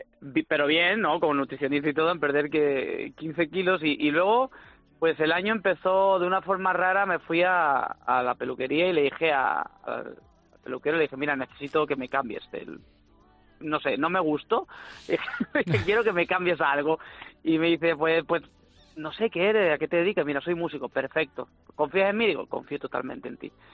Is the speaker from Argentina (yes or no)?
no; Málaga, Andalusia, Spain; accent: Malagueño; si lo llevamos a luego ya a mi acento, a Málaga, a España, y combinamos este malagueño con esta expresión ando chill